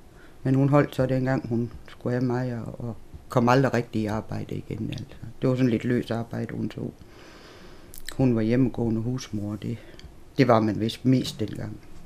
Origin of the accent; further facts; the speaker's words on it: Horsens, Central Denmark Region, Denmark; born there; og jeg er født i Christianholmsgade i Horsens i november 1946.